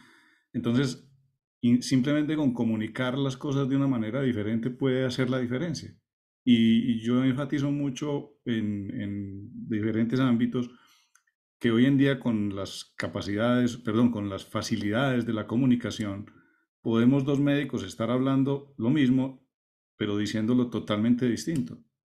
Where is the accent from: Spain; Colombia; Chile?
Colombia; Manizales, Caldas; yo soy de Manizales